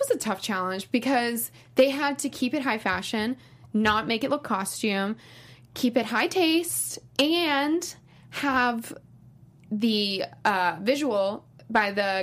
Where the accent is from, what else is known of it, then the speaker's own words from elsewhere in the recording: Tampa, Florida, United States; No, I'm from Florida, too, which is also super diverse. I'm from Tampa. It's a largely Cuban community.